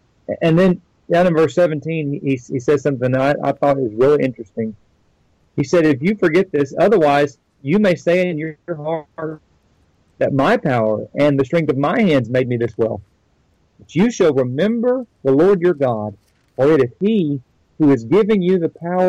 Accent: Missouri, United States; now in Georgia, United States; I'm originally from Missouri.

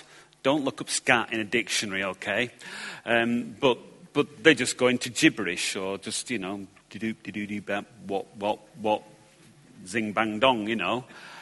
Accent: England, United Kingdom; I'm English.

